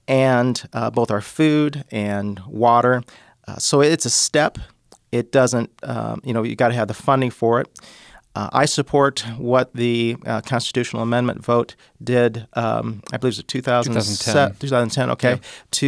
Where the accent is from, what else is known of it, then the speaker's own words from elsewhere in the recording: Iowa, United States; some of the diverse crops that we've seen growing up in Iowa in terms of wine and beer, hops and grapes.